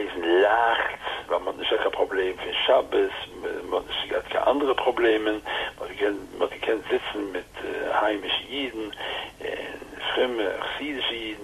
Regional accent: Antwerp, Flanders, Belgium; born there; Ich bin geboren in 1937, 3 Jahre vor dem Krieg, bin ich geboren in Antwerpen. Meine Eltern sind gekommen von Polen, meine Tat ist von Ruhe gekommen von Russisch-Polen, Kongress-Polen.

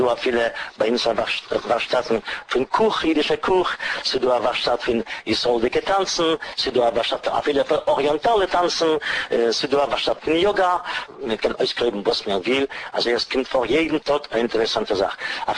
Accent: Russia; born there; German is a second language; Ich bin geboren in Russland.

